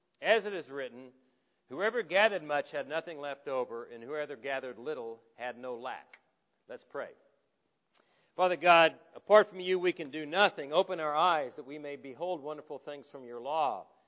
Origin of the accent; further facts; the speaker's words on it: Texas, United States; I'm from Texas. I never exaggerate.